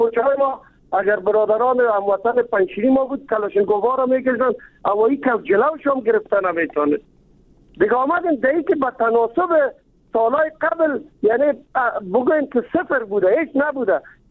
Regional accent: Kabul, Afghanistan; ما از کابل هستیم

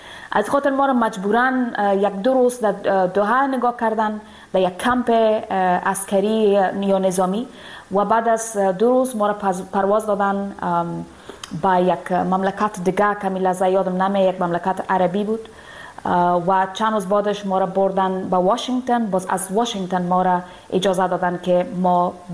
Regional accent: Afghanistan; moved away; دور از افغانستان هستم

